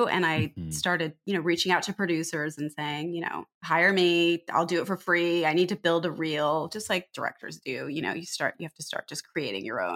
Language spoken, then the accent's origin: English; Pomona, California, United States; also born or lived in Riverside; I grew up in Pomona and Riverside. I went to school at UCLA.